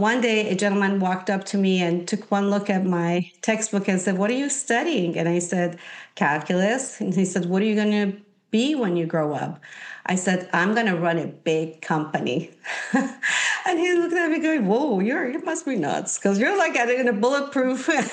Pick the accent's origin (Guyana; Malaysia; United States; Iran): Iran; I was born and raised in Iran to a very loving family, youngest of five. And I was raised prior to the revolution in Iran.